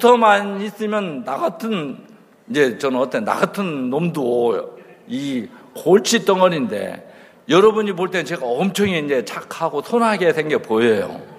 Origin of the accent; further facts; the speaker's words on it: Chungcheong, South Korea; 저는 충청도 사람이고 아주 둔해요.